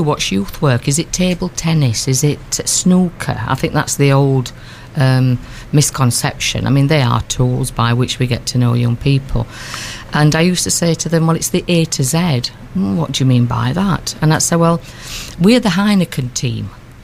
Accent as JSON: {"language": "English", "town": "Barnsley", "region": "Yorkshire and the Humber", "country": "United Kingdom", "tie": "born there", "also_born_or_lived": "Sheffield", "said": "Obviously, I was born in Barnsley."}